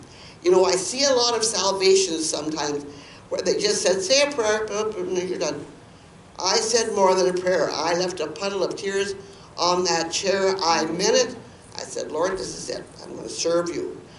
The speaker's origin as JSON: {"language": "English", "town": "Teeswater", "region": "Ontario", "country": "Canada", "tie": "born there", "said": "I was born in Teeswater, Ontario, if anybody heard of that. Just around the corner, down here, Bruce."}